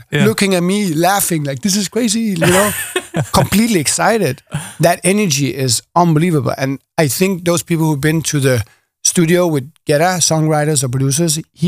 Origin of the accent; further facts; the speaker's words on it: Denmark; Yeah, and you know, I'm from Denmark, so it's going to be crazy to be in front of everyone I know there with him.